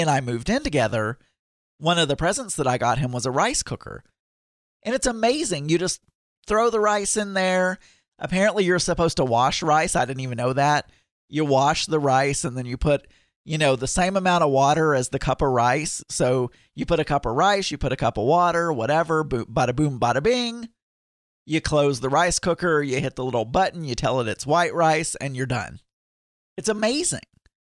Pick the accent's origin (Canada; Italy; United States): United States; being an American and us not eating rice a lot, I didn't really know how to make rice.